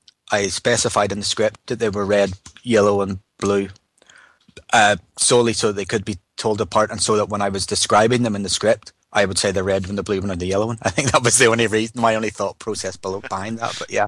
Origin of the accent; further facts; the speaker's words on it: Ireland; now in Scotland, United Kingdom; I'm from Ireland. But I live